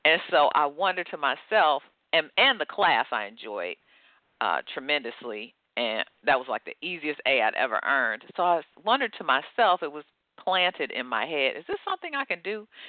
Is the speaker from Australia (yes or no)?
no; Detroit, Michigan, United States; I grew up in Detroit, Michigan.